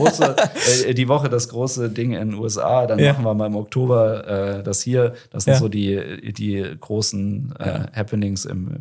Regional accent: Düsseldorf, North Rhine-Westphalia, Germany; ich bin aus dem Raum Düsseldorf, habe lange in Düsseldorf selber gewohnt, jetzt mittlerweile im Umland.

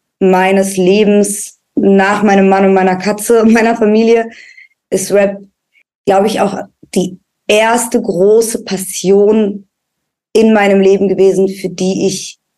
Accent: Berlin, Germany; ich bin in Kreuzberg groß geworden

